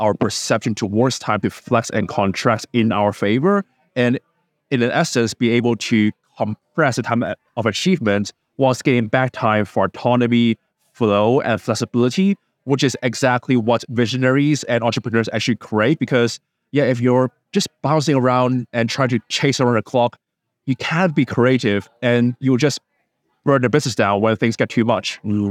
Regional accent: Hong Kong; English is a second language; moved away; also born or lived in United Kingdom; Well, I'm from Hong Kong. I got my English from living in the UK for 8 years.

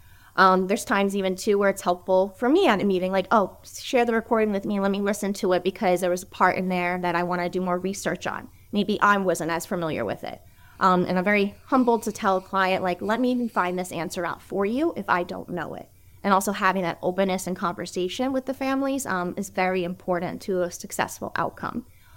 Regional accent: New Jersey, United States; I'm speaking more towards New Jersey. I'm from New Jersey.

